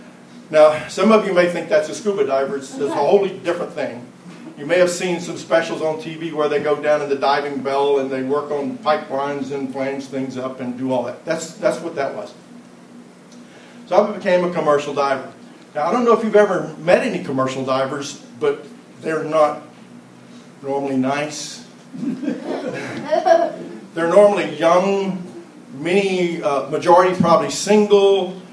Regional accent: Baytown, Texas, United States; I grew up in Baytown, Texas. I'm not originally from Louisiana. I grew up in a little town called Baytown, Texas, which is near Houston.

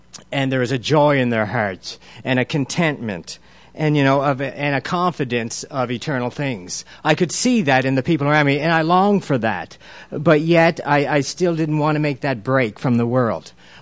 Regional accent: Margaree, Nova Scotia, Canada; I grew up in Margaree, and like most people, 40 years ago when I was small, our family went to church

